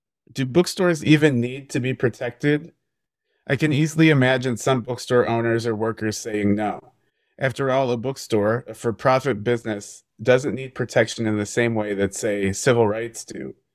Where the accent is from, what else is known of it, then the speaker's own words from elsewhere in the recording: Cleveland, Ohio, United States; moved away as an adult; now in Lawrence, United States; I grew up in Cleveland, Ohio, but I moved to Lawrence, Kansas to get an MFA in poetry at the University of Kansas.